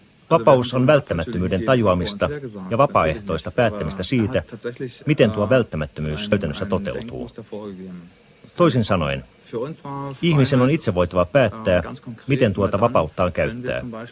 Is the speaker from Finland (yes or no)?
no; Greifswald, Mecklenburg-Vorpommern, Germany; now in Berlin, Germany; Olen kotoisin pikkukaupungista, DDR:n pohjoisosasta, Greifswaldista, ja vasta tullessani Berliinin opiskelemaan törmäsin ensi kertaa asioihin